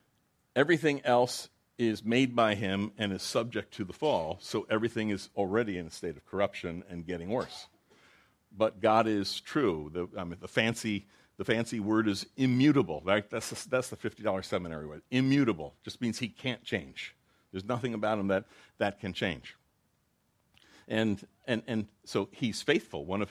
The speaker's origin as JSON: {"language": "English", "region": "New Jersey", "country": "United States", "tie": "born or raised there", "also_born_or_lived": "Long Island", "said": "I grew up in North Jersey, Long Island."}